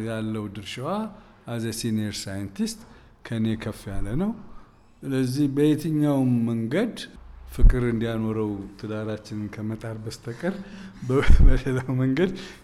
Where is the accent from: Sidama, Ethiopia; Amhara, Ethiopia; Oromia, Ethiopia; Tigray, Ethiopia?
Oromia, Ethiopia; Debre Zeit; also born or lived in Addis Ababa; 4 ዓመት ከሆነኝ በኋላ ነው ወደ ደብረ ዘይት ሄድ ነው። አባቴ ለረጅም ዘመን ደብረ ዘይት ነው የኖሩት። በልጅነታቸው ነው ደብረ ዘይት የገቡት።